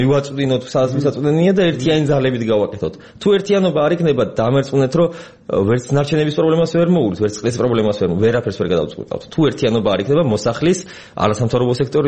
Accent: Tbilisi, Georgia; born there; თბილისი ჩემია, აქ დაბადებული ვარ

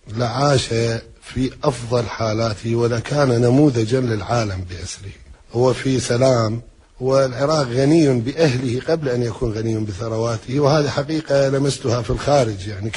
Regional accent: Fallujah, Al Anbar, Iraq; القريبة من مدينتي، وكان يجربان زراعة محاصيل خاصة في الفلوجة مثل فول الصويا والبطاطا قبل أن تنتشر في العراق

